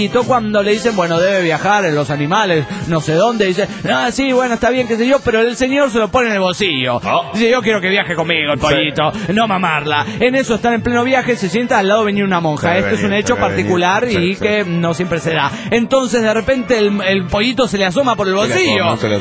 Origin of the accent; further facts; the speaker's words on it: Cochabamba, Bolivia; de Cochabamba, Bolivia.